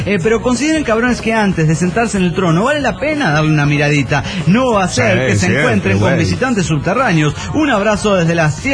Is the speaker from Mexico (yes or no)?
yes; Chihuahua, Mexico; de Chihuahua, México.